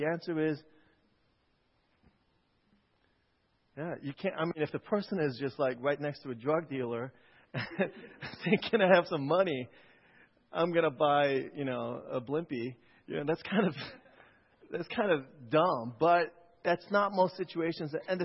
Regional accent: New York, United States; I grew up in New York. I hate being dissed.

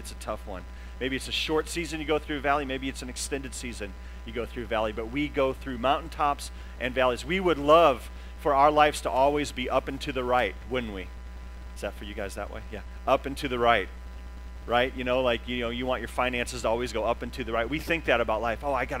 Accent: Tulsa, Oklahoma, United States; now in Southern California, United States; I'm from Southern California, so we don't have that problem, but I grew up in Tulsa.

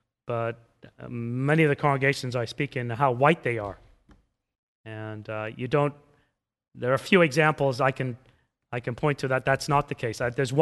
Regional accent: England, United Kingdom; I grew up in England as the son of an immigrant from the Middle East with black hair.

